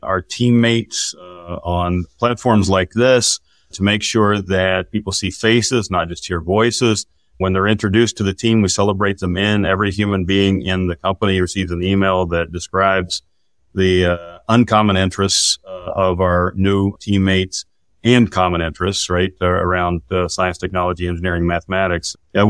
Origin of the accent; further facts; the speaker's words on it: West Virginia, United States; Yeah, I'm from Southern West Virginia myself. I happen to be from, the sticks of Southern West Virginia, born and raised.